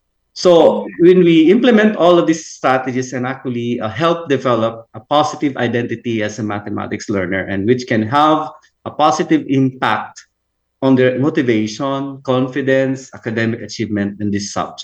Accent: Leyte, Philippines; first language Cebuano; Tagalog is a second language; Mahirap because my first language is Cebuano, you know, my Cebuano. I'm from Leyte, so...

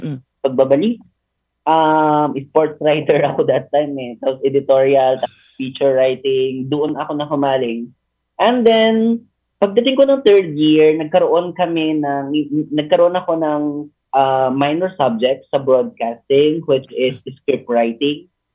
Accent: Cagayan Valley, Philippines; So, tubong Isabela ako. Taga Purok 5 kami, pero Purok 7 yung ano namin, yung palayan namin. Medyo liblib na lugar

